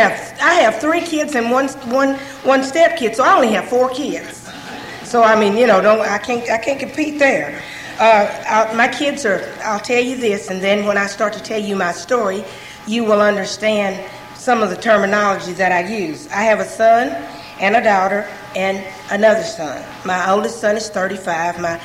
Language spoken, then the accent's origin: English; Morristown, Tennessee, United States; I'm from Morristown, Tennessee.